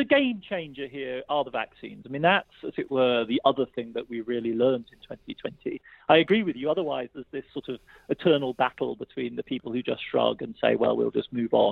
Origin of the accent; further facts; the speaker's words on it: Germany; As a European, Chernobyl has a slightly different resonance because the place where I grew up in Germany was directly affected by the radioactive cloud.